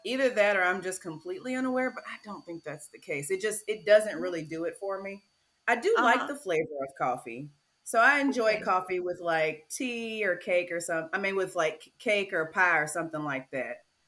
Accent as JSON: {"language": "English", "town": "Knoxville", "region": "Tennessee", "country": "United States", "tie": "born or raised there", "also_born_or_lived": "Chattanooga", "lives_now": "Nashville, United States", "said": "So before Nashville, I was in Chattanooga for 5 years for college. And before Chattanooga, I was in Knoxville. That's where I'm born"}